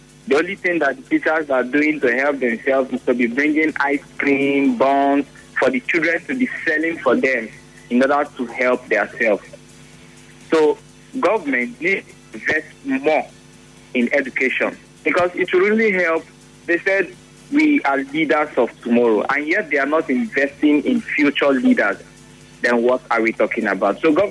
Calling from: Port Harcourt, Rivers, Nigeria; I am calling from Port Harcourt.

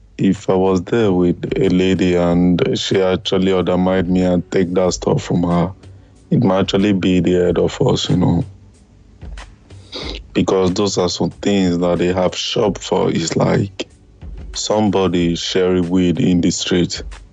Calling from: Czechia; From Czech.

